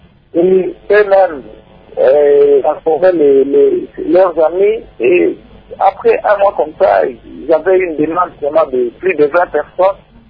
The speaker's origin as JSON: {"language": "French", "country": "DR Congo", "said": "je suis congolais"}